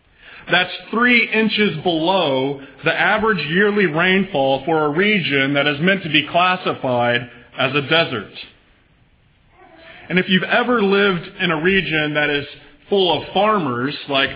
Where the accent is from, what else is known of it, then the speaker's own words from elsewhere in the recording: Texas, United States; Growing up in the Plains region of Texas, where my wife and I are from, you learn one very powerful and often occurring word about the weather.